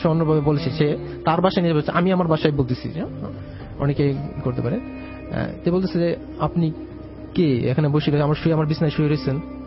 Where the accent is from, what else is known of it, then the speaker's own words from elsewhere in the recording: Gazipur, Dhaka Division, Bangladesh; now in Dhaka, Bangladesh; আমি গাজীপুর, আমার বাড়ি হলো গাজীপুর, আমি ঢাকা থাকি এখন মিরপুরে